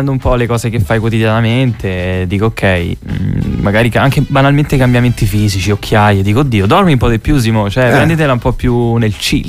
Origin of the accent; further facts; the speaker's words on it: Lazio, Italy; now in Milan, Italy; Quindi niente, mi sono trasferito dalla provincia di Roma a Milano.